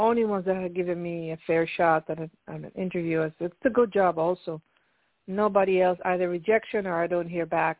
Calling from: Pennsylvania, United States; I'm calling from Pennsylvania.

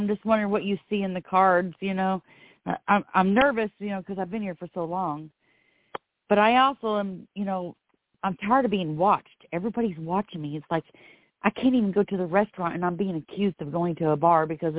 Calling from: Florida, United States; I'm calling from Florida.

